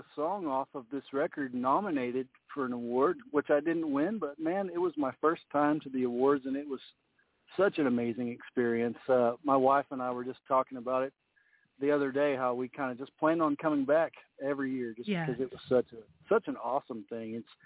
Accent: Mason, Texas, United States; also born or lived in San Angelo; Oh, yeah. Born and raised and still here. So I was born in San Angelo, and I lived in Mason all of my childhood, and then now I'm back out close to San Angelo.

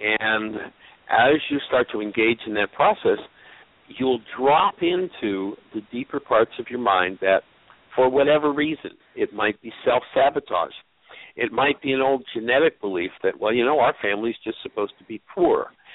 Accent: Hamilton, Ontario, Canada; moved away; it's always good to talk to a fellow Canadian. I was born and raised in Hamilton, so.

